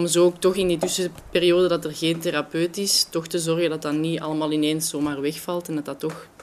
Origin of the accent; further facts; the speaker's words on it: Antwerp, Flanders, Belgium; Ik kom uit België, Antwerpen.